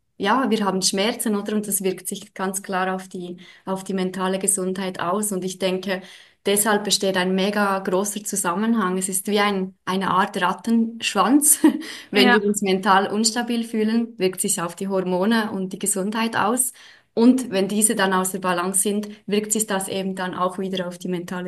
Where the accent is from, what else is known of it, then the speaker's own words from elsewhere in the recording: Switzerland; ich bin aus der Schweiz, ich wohne in Bern, in der Hauptstadt